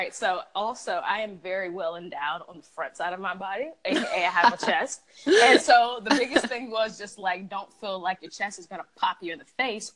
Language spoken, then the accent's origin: English; Virginia, United States; I grew up in Virginia.